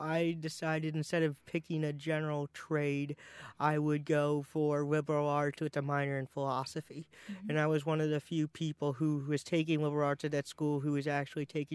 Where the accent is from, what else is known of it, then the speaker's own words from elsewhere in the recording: Cincinnati, Ohio, United States; born there; I was born on January 7th, 1988 at Christ Hospital in Cincinnati, Ohio.